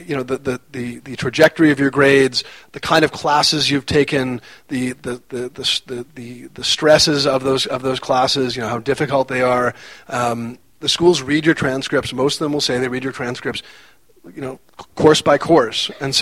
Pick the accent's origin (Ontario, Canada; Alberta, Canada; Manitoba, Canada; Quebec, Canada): Manitoba, Canada; Winnipeg; I'm Canadian, so I'll go with the University of Winnipeg, which is my hometown.